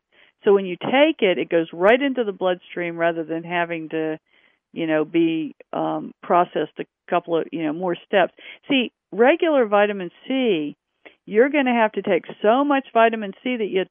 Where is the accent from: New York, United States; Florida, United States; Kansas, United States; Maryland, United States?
Kansas, United States; I'm from Kansas, right?